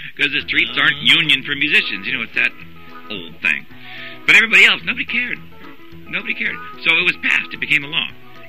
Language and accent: English; San Jose, California, United States; I'm from here, basically. I'm from San Jose.